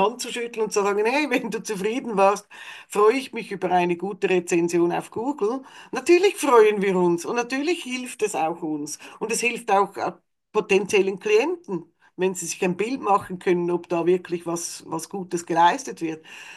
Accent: Switzerland; da bin ich auch Schweizerin

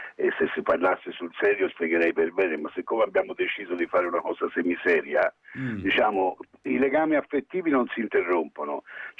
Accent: Florence, Tuscany, Italy; Sono fiorentino

